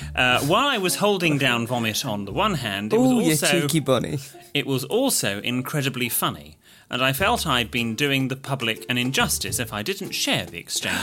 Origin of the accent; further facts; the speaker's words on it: England, United Kingdom; accent: Northern English; my Northern England accent gets mimicked and mocked a lot of the time, mostly by customers in my retail job.